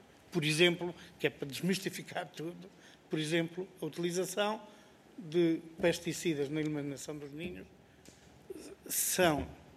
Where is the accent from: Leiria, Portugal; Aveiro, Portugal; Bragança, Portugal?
Bragança, Portugal; Toda a zona interior do nosso país fronteira, que vai de Bragança, minha terra, até o Algarve